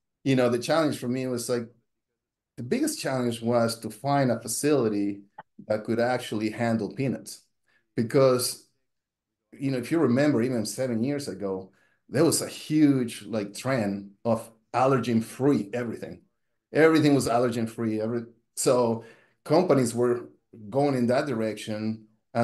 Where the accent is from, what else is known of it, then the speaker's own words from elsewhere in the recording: Honduras; now in United States; And I'm from Honduras. We never heard about peanut allergens back when I was home.